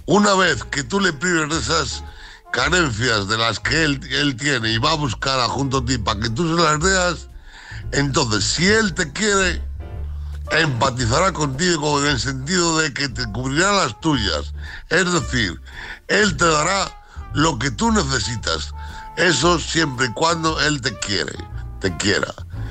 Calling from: Pontevedra, Galicia, Spain; de Pontevedra.

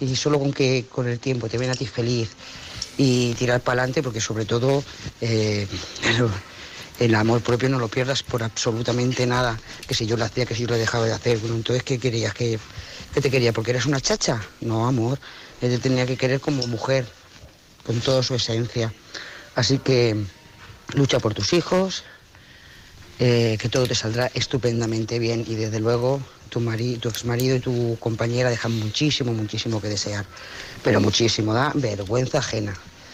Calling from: Lloret de Mar, Catalonia, Spain; de Lloret de Mar.

